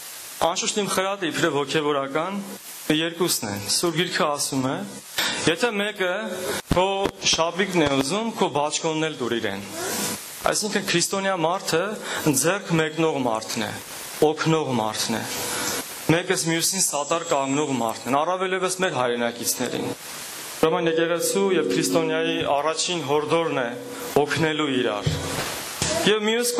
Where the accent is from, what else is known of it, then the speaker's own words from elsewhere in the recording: Armenia; Ես էլ Հայաստանից եմ։